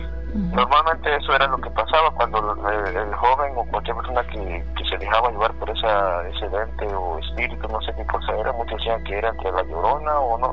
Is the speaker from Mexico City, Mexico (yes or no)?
no; Chiapas, Mexico; Bueno, les comentaba que al menos de donde yo soy, ¿no? Yo soy de Chiapas